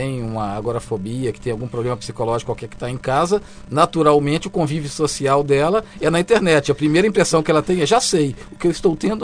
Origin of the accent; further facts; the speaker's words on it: Minas Gerais, Brazil; e eu sou mineirinho, né, então eu uso aí muita política para montar essa turminha